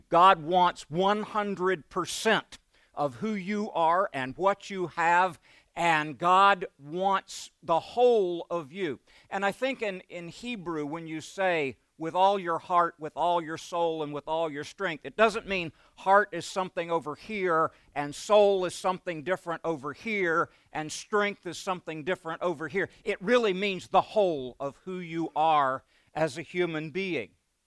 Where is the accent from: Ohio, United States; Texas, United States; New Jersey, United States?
Texas, United States; Beaumont; Growing up in Beaumont, as I did, I just wondered if there was anything that Methodists and Baptists could possibly have in common.